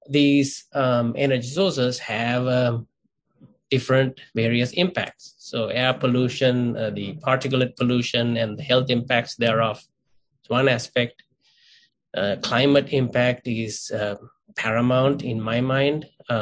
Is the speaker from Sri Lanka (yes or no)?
yes; Sri Lanka; I grew up in Sri Lanka where energy access and energy reliability is not as strong.